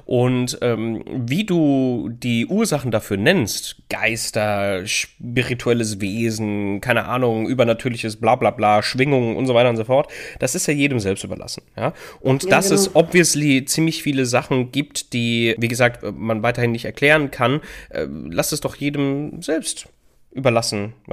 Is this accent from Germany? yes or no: no; Italy; ich bin natürlich als Italiener Katholik, ganz klar, bin aber auch sehr viel protestantisch groß geworden, weil ich bei meiner Omi viel war, mütterlicherseits, und die ist evangelisch